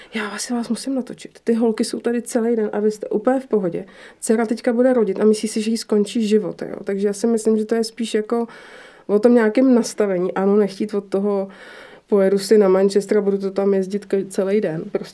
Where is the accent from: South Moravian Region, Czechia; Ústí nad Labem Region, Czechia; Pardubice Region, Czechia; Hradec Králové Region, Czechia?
Pardubice Region, Czechia; Pardubice; now in Prague, Czech Republic; manžel je z Moravy, já jsem z Pardubic a oba jsme naplaveniny do Prahy.